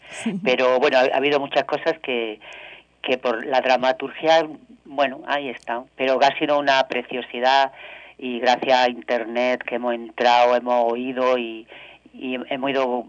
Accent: Granada, Andalusia, Spain; born there; yo nací en Granada

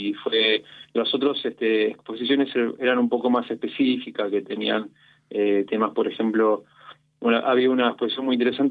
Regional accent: Aragon, Spain; yo también vengo de Aragón

